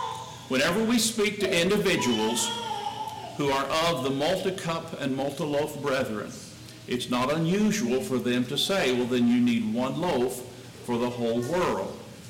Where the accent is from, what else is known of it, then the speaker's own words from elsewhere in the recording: Missouri, United States; Where I was raised in Missouri, I was told that at one time the men sat on one side and the women and kids sat on the other.